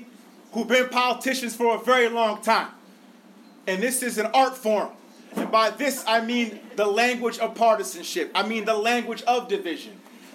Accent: Schenectady, New York, United States; You know, I'm an upstate kid. As much as they might try to make me out to be something else. Born and raised in Schenectady. Parents, proud workers at GE for many years.

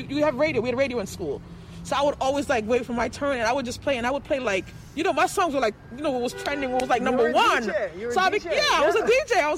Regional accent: Jamaica; now in United States; And my mother, who was Jamaican, we're Jamaican

